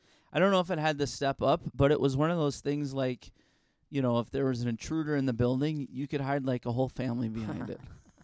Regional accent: Illinois, United States; Dude, I grew up in Illinois.

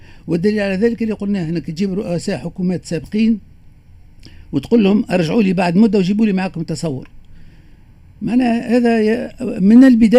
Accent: Tunisia; للأسف أنه معظم مداخلات رئيس الجمهورية تثير فينا كتونسيين القلق والخوف على المستقبل

